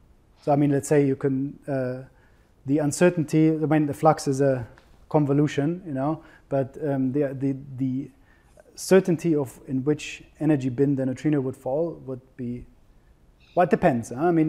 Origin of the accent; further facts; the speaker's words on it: Munich, Bavaria, Germany; I'm from Munich originally.